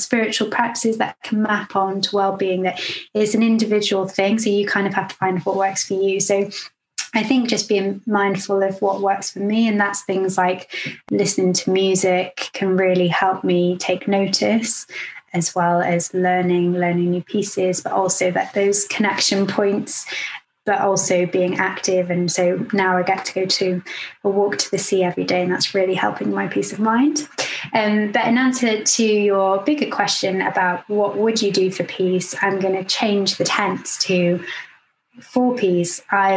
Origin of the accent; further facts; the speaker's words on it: Wales, United Kingdom; also born or lived in London; in the pandemic, I moved from London back to Wales to be closer to my family and closer to the sea.